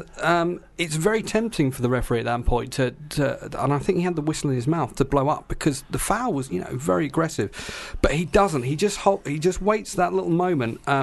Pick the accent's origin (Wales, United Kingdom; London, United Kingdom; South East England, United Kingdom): South East England, United Kingdom; I'm from Mid Sussex. That's okay. Where I'm born and bred.